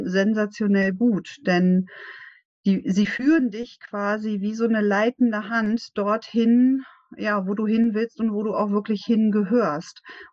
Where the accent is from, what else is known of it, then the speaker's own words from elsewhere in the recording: Lower Saxony, Germany; Ich komme aus der Nähe von Hannover